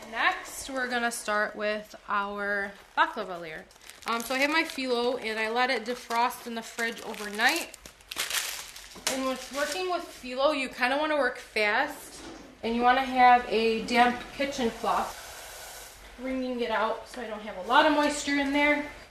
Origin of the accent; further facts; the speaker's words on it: United States; as a American Muslim who was born and raised here, who's, you know, as American as they get, but also a practicing Muslim and proud of my Lebanese heritage